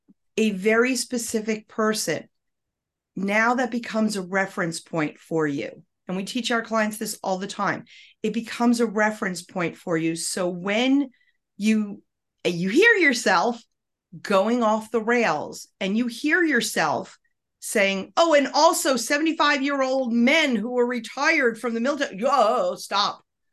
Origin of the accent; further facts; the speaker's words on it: New York, United States; I'm from New York. I'm Italian. I speak very fast. I speak with my hands.